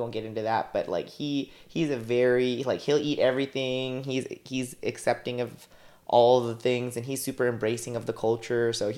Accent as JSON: {"language": "English", "town": "Wichita", "region": "Kansas", "country": "United States", "tie": "born or raised there", "said": "But also like I grew up in Wichita, Kansas, and the pickings, like we talked about, like there are queer people of color in the community, but pickings are slim."}